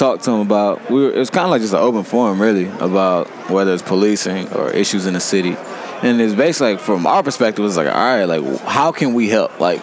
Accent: Virginia, United States; You know, I'm from Virginia, went to school in Maryland

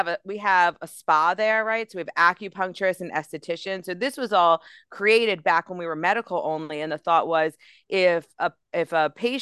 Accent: Baltimore, Maryland, United States; oh, and I'm from Baltimore, I'm a Ravens fan.

